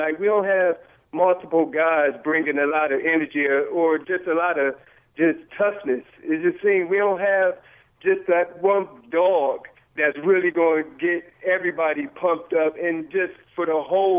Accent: Youngstown, Ohio, United States; now in New Hampshire, United States; Yeah, Brown fan up in New Hampshire. I'm from Youngstown, though.

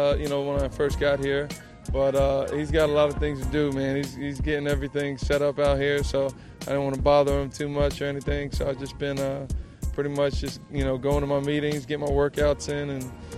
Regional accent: New Jersey, United States; I'm from New Jersey, so it reminds me of the same type of, home feel, like a Jersey type spot.

